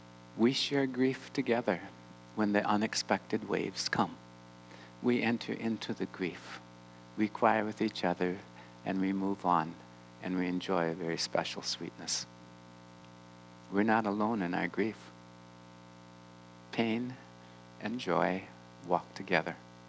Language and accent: English; Alaska, United States; We're both from Alaska, so what do you talk about?